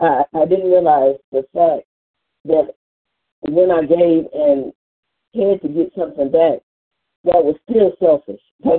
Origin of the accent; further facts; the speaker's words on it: Cleveland, Ohio, United States; I'm from Cleveland, Ohio.